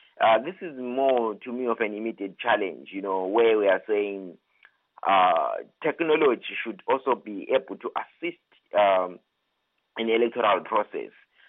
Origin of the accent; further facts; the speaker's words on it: Zimbabwe; including my home country, Zimbabwe.